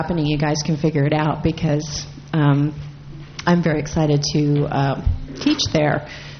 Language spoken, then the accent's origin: English; Phoenix, Arizona, United States; I'm from the Phoenix, Arizona area. Very large community, lots of money for recreation